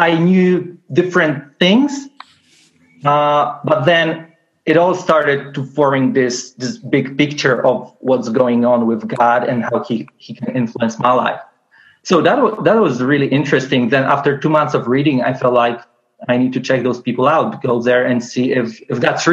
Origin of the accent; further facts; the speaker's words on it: Poland; I'm from Poland.